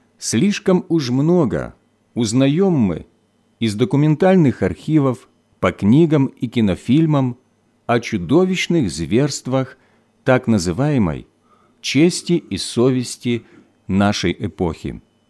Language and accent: Russian; Kyiv, Ukraine; Родился я и вырос в Киеве, в семье военнослужащего.